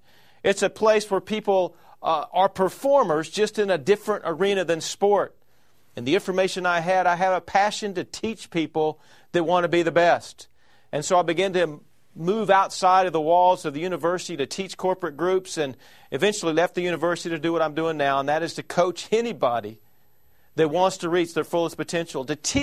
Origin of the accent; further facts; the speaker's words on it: Texas, United States; As I grew up in Texas, these were questions that began to emerge in my mind as I was on this search of what does it take to reach your fullest potential in life.